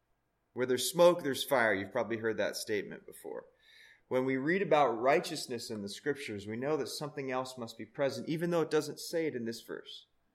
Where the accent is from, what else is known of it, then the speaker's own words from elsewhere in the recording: Ontario, Canada; also born or lived in Virginia / Texas / California / Oregon; Well, no, I'm from Ontario, Canada.